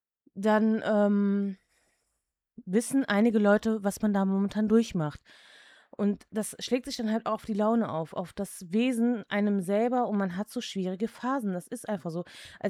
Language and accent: German; Czechia; ich bin Tschechin auch, habe auch da die Staatsangehörigkeit.